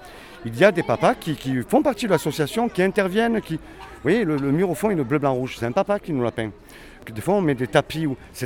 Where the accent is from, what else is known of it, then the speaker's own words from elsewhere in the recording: France; je suis d'obédience musulmane. Ça, c'est pas un souci, ça. Mais ça, c'est privé, c'est moi. Moi, je suis français